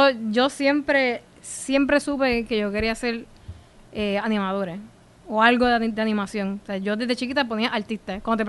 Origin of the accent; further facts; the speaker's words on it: Río Piedras, Puerto Rico; pues yo me crié como en Río Piedra